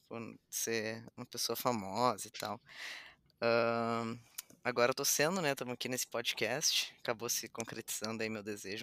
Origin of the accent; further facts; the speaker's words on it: Porto Alegre, Rio Grande do Sul, Brazil; ela ficou com a gente e nos criou desde que a gente nasceu aqui em Porto Alegre, no Rio Grande do Sul.